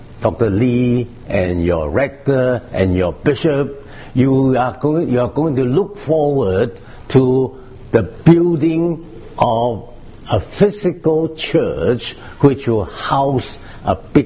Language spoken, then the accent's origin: English; Malaysia; English is a second language; Now, I'm outsider. I'm from Malaysia, so I do not know the system in Canada.